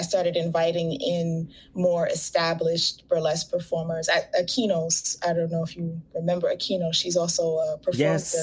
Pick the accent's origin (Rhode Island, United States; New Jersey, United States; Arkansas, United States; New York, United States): New York, United States; Bronx; I'm from the Bronx.